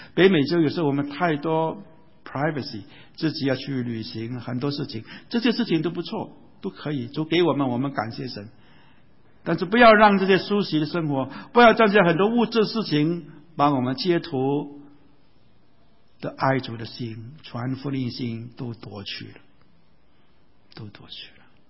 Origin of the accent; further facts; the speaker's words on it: China; 我们是中国人，我们不需要学中国话